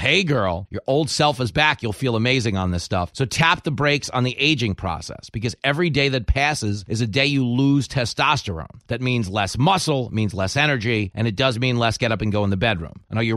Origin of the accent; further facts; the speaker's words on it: United States; See, the thing about me is, like, I'm an American.